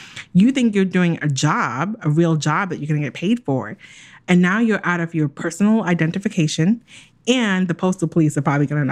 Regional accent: Jamaica; I'm Jamaican.

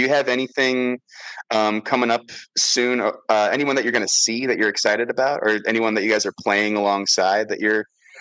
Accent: Wisconsin, United States; I grew up in Wisconsin really.

